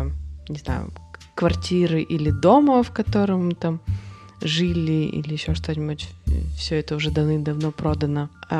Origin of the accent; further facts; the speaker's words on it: Norilsk, Krasnoyarsk Krai, Russia; now in Saint Petersburg, Russia; Да, я выросла в Норильске. 5 лет потом жила в Ставропольском крае, а потом приехала в Петербург.